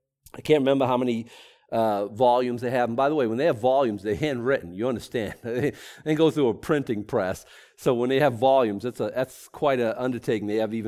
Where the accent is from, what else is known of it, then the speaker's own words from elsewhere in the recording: Boston, Massachusetts, United States; accent: Bostonian; I think like English is my second language, like Bostonian is my first, and I try not to speak with an accent so much